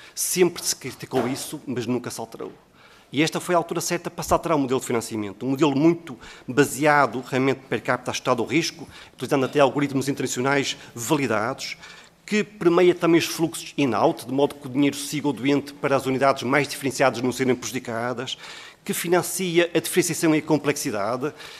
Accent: Porto, Portugal; Eu venho do Porto

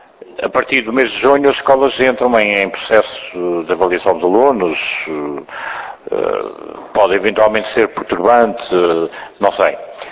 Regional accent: Azores, Portugal; como açoriano, peço desculpa

